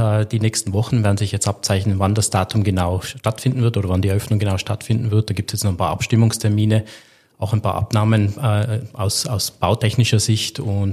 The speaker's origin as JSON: {"language": "German", "region": "Tyrol", "country": "Austria", "tie": "born or raised there", "said": "man hört es vielleicht ein bisschen von meinem Akzent. Also ich stamme ursprünglich aus Tirol, habe dort meine Ausbildung genossen, ganz klassisch in der Gastronomie. Bin auch in der Gastronomie groß geworden, im elterlichen Betrieb."}